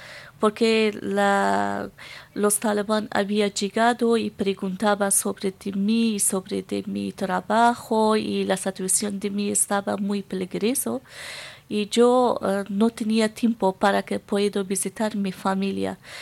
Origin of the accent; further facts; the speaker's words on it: Afghanistan; Spanish is a second language; moved away; porque el día es mi oscuro día, que cuando yo salí de Afganistán, 21 de agosto, cuando los talibanes habían venido a cambiar el gobierno, la situación de nuestro estaba muy mal.